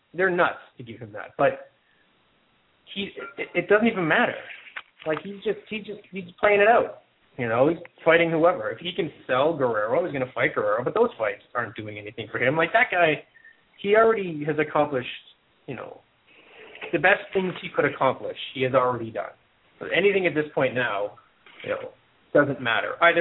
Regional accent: Canada; accent: Canadian; Is my Canadian accent really pronounced?

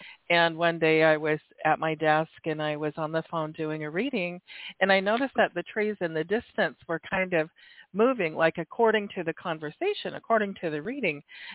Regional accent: Oregon, United States; born there; also born or lived in Washington / California; now in Alaska, United States; I was born in Oregon, lived in Washington.

